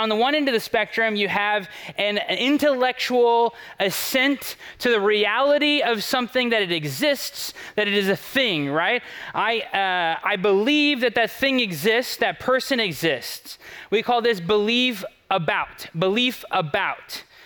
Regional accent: United States; mostly because I'm just an American and they're usually there, right?

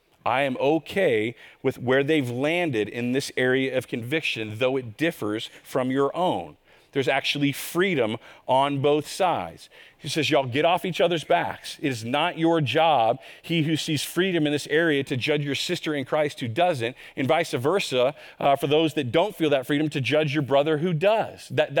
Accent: Texas, United States; Y'all, I grew up in Texas, the buckle of the Bible Belt. We invented legalism where I came from.

